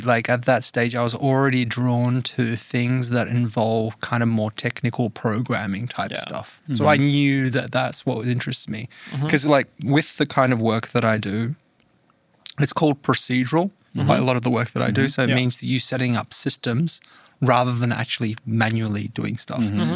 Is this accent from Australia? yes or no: yes; Australia; accent: Australian; also born or lived in Poland; So I was born in Poland, but I actually grew up in Australia.